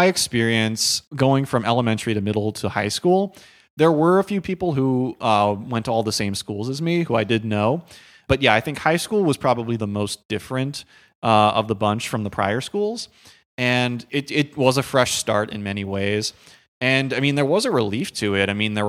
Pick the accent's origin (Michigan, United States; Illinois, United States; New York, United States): New York, United States; Brooklyn; I mean, I'm from Park Slope, and part of me thinks she could very well be a Park Slope kid.